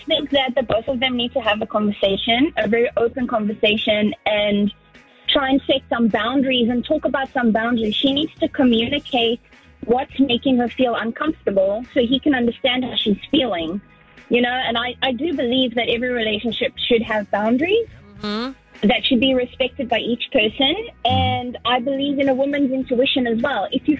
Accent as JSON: {"language": "English", "country": "South Africa", "said": "I'm from South Africa."}